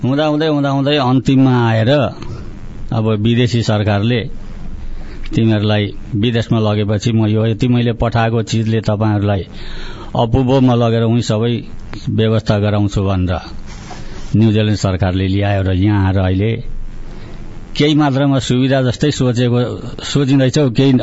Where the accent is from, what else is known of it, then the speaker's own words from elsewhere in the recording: Chokana, Chirang District, Bhutan; मेरो जन्म भएको त भुटानको चिराङ छोकाना भन्ने ठाउँमा मेरो जन्म भएको हो